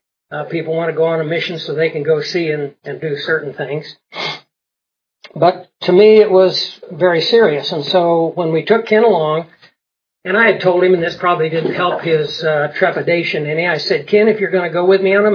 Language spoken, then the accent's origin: English; Australia; I said, no, I'm from Australia.